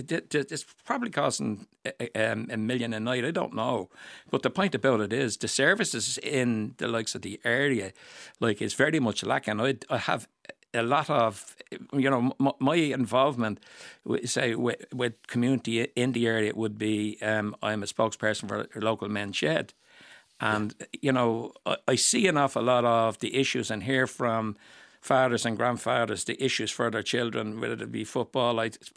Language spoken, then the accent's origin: English; Dublin, Leinster, Ireland; I was born in Donnycarney. I moved to Aidenmore and I live in Coolock, all within the barony of Coolock, the name that's been dragged through the mire all my life. So in other words, yes, I'm a local man and I know the area well.